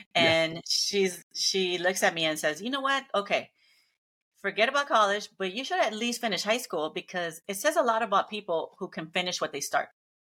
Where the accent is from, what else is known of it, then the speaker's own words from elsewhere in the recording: Los Angeles, California, United States; I grew up in Los Angeles.